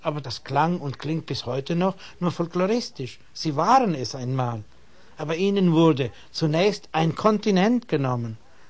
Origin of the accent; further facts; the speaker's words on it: Misiones, Argentina; Ich bin in Misiones zur Schule gegangen. Es wurde uns verboten, in Guarani etwas zu sagen.